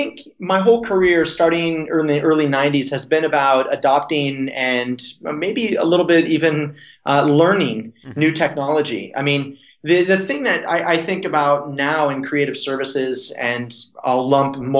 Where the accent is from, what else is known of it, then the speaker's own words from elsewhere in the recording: San Jose, California, United States; I started when I was 19 years old, kid growing up in West San Jose